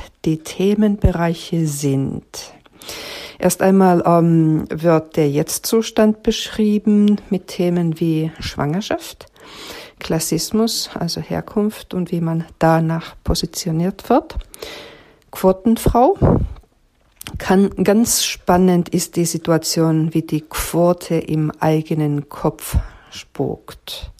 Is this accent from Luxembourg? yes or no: no; Finland; born there; first language Finnish; German is a second language; Ich bin Autorin, Verlegerin und Schreibkursleiterin. Und ich bin gebürtige Finnin, also ist Deutsch nicht meine Muttersprache. Mittlerweile schreibe ich auf Deutsch.